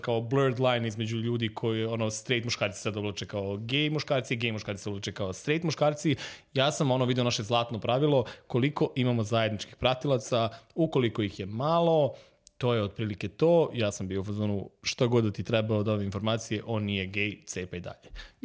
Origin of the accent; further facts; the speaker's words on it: Kruševac, Šumadija and Western Serbia, Serbia; ja sam iz Kruševca